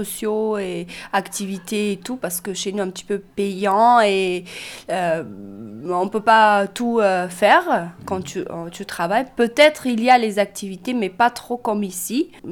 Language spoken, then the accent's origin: French; Ukraine; French is a second language; moved away as an adult; now in France; Je viens d'Ukraine. … Voilà, je viens d'Ukraine. Je suis arrivée en France 2014.